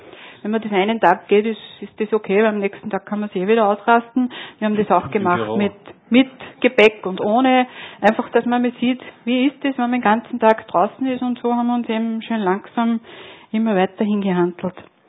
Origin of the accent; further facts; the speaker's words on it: Linz, Upper Austria, Austria; Ja, für mich als Linzerin hat die Donau immer Faszination gehabt.